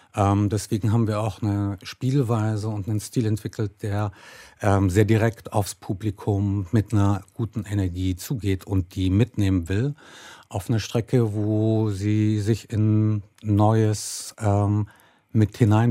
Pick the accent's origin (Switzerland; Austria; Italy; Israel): Italy; now in Germany; deswegen hatte ich eine sehr, sehr glückliche und sehr, sehr schöne Zeit in Italien als Kind.